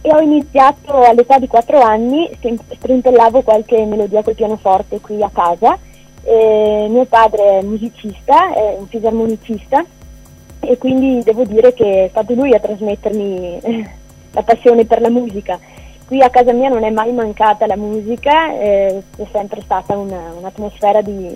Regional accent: Roana, Veneto, Italy; Sì, vengo da Ruana, precisamente, nell'altopiano di Asiago.

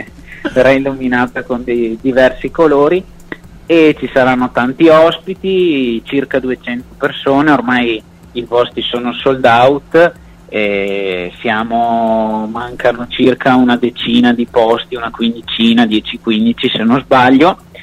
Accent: Brendola, Veneto, Italy; il 20 settembre ci sarà un evento storico per il mio paese, che è Brendola, ma non solo per Brendola

